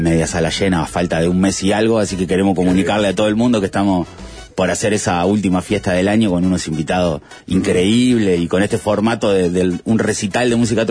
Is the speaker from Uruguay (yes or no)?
yes; Montevideo, Uruguay; Nosotros somos muy montevideanos, entonces tocamos todo el tiempo en Montevideo